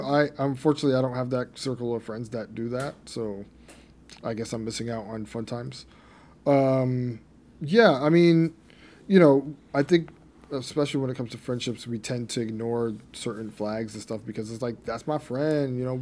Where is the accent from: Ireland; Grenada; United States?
Grenada; I'm not talking about the fact that we're from Grenada and just read it in the flag.